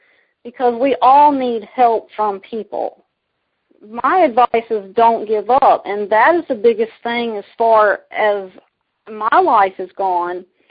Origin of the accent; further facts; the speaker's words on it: Suffolk, Virginia, United States; Well, again … I'm from Suffolk, Virginia.